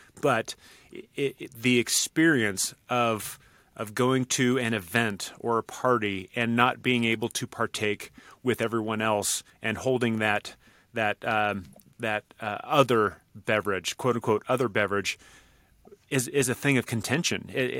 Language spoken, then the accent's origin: English; San Diego, California, United States; And frankly, I grew up in San Diego.